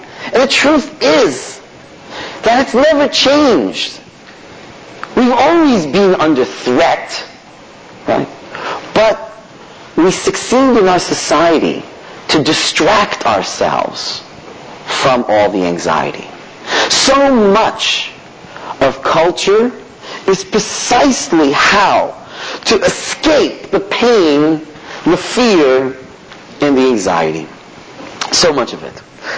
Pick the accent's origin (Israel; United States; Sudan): Israel; listen, sir, I'm used to this, don't worry, I'm from Israel.